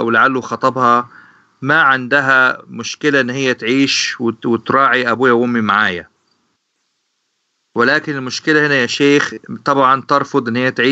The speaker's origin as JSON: {"language": "English", "region": "London", "country": "United Kingdom", "said": "I am a brother from London living with my parents my brother and my niece"}